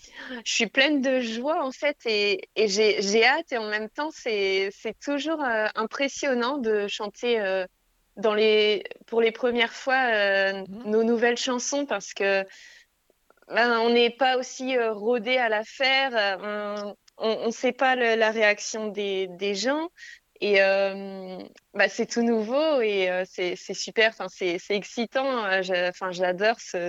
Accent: Le Havre, Normandy, France; Ah, mon coin, il est parmi les vaches en Normandie. Je suis du Havre.

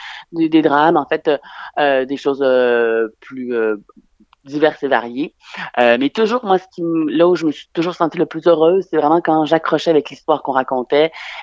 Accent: Lévis, Quebec, Canada; moved away as an adult; now in France; Alors moi, je viens de Québec, précisément de Lévis, une ville juste en face de la capitale.

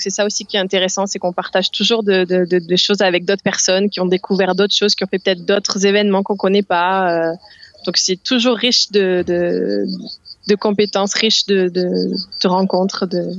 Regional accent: Alès, Occitanie, France; born there; Je suis alésienne. Je suis née à Alès et voilà.

